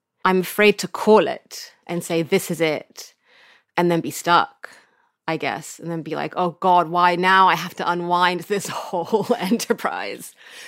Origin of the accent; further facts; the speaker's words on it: Sudan; I'm from Sudan, but I grew up here and I live there and I speak these many languages. I kind of feel at home in my different places.